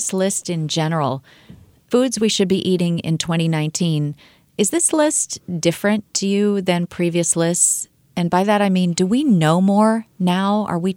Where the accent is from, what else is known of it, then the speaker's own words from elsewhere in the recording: Midwest, United States; I come from the Midwest. I can't remember how far into my 20s or 30s I was before I saw a mango.